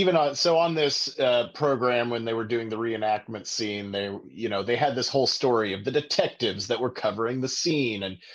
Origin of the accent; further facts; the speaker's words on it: Kansas, United States; moved away; And like I said, I grew up in Kansas. I never knew about it. Nice. I moved to California in 2010.